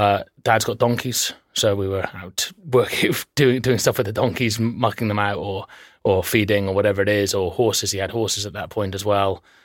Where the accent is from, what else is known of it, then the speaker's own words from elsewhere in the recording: Church Stretton, West Midlands, United Kingdom; also born or lived in Shrewsbury; Yeah, I was born in Shrewsbury Hospital in 1981 and lived on a farm out near Church Stretton, a place called Walk Mills.